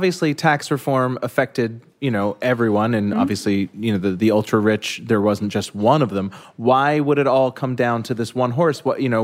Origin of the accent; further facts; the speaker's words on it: Massachusetts, United States; now in New York City, United States; You know, I've never been a big fan of my hometown. I moved here mostly because when I was growing up, everybody was like, we hate New York City. I was like, well, I hate you, so I guess I'm going to New York.